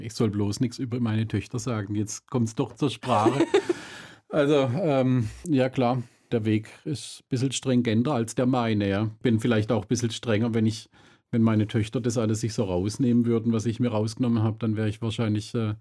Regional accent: Schuttertal, Baden-Württemberg, Germany; also ich bin im Schwarzwald aufgewachsen, im Schuttertal.

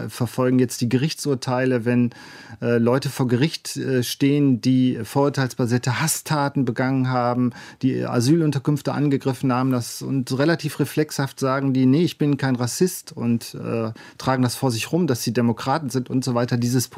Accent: Essen, North Rhine-Westphalia, Germany; Zeche Zollverein, Weltkulturerbe, als Essener, ich sage ja immer irgendwie, da entwickelt man natürlich so eine Heimatliebe

